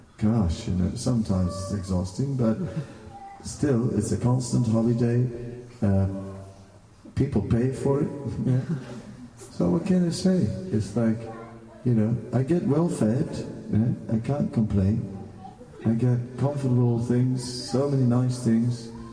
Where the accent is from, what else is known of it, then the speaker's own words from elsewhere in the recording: Netherlands; I'm from Holland, you know what I mean? Most important country in the world, you know?